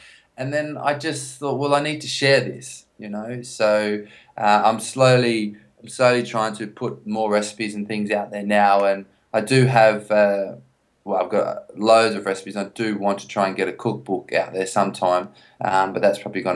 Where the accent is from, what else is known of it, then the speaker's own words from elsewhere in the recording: Australia; now in London, United Kingdom; I am Australian.